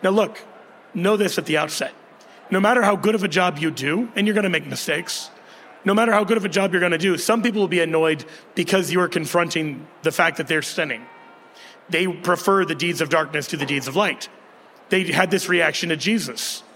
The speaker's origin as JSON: {"language": "English", "town": "Kansas City", "country": "United States", "said": "Talk football with me after this. I'm from Kansas City. I'll be insufferable."}